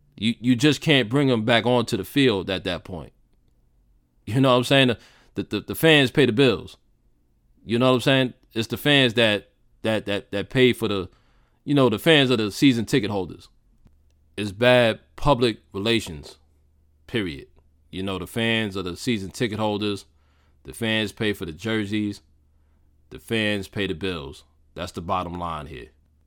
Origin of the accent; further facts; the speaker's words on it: New York, United States; Now, I'm from New York. I'm not a Knicks fan.